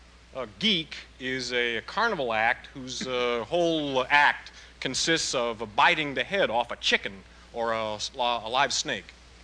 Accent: Chicago, Illinois, United States; I'm from Chicago

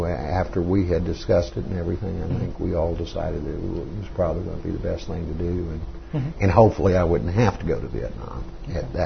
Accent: Lubbock, Texas, United States; While I was growing up in Lubbock, virtually the main thing that I did as a teenager was roller skating in Carlisle and played with the roller hockey team there.

